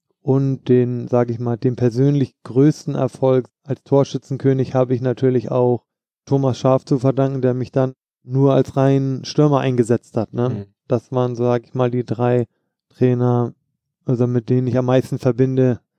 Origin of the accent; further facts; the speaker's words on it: Hamburg, Germany; In Hamburg bin ich groß geworden und in Frankfurt ist meine fußballerische Heimat, sage ich immer.